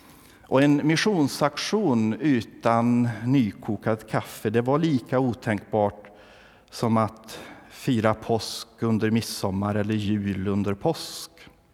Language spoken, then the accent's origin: Swedish; Tången, Värmland, Sweden; Jag minns källan utanför missionshuset hemma i Tången i södra Värmland.